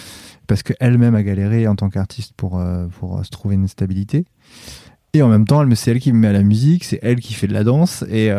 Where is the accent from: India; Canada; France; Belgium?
France; Puteaux, Île-de-France; born there; je suis né à Puteaux en 85